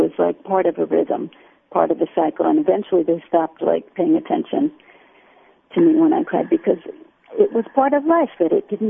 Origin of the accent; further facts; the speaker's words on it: United States; as an American, I feel like it's so abnormal the way death invades us here.